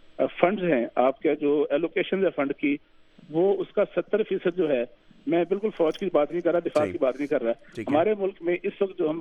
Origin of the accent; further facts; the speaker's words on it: Lahore, Punjab, Pakistan; میرا شہر لاہور ایک کونے میں ہے اور کوئٹہ دوسرے کونے میں ہے پاکستان کے.